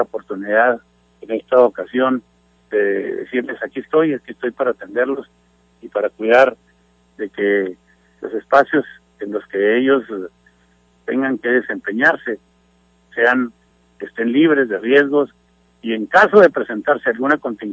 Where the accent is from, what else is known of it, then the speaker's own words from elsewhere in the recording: Ciudad Juárez, Chihuahua, Mexico; Yo soy de Juárez, nací en Juárez, mis antepasados queridos, aquí murieron, y aquí seguramente quiero también yo morir